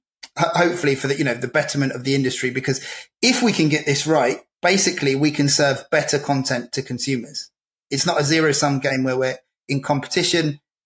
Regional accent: United Kingdom; So I'm British, but also I'm European.

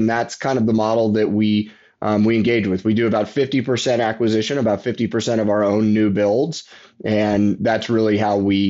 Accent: Texas, United States; I'm from Texas.

